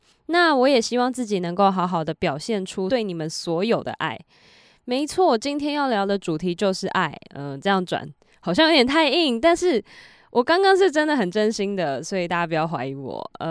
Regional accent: Taiwan; 我就不是一个 ABC， 然后也不是上过什么双语幼儿园或是外国学校，我就只是一个非常非常普通的台湾人。

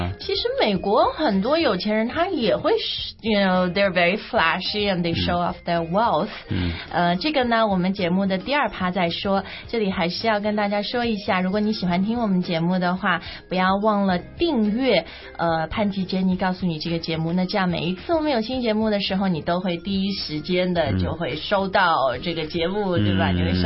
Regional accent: China; 美国人觉得傻花钱，我们中国人也觉得他是这个样子，对吧？

